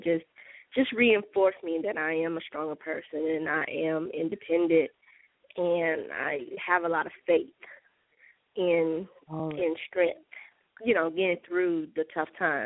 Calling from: Georgia, United States

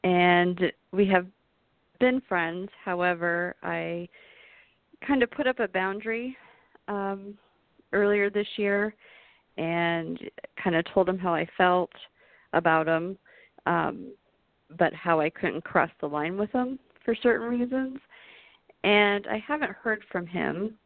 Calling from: Illinois, United States; from Illinois.

